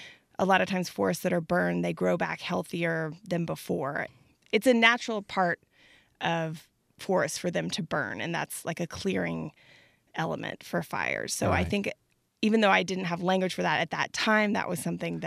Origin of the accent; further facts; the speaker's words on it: Austin, Texas, United States; I grew up in Austin in a relatively urban environment, a very Texas culture environment.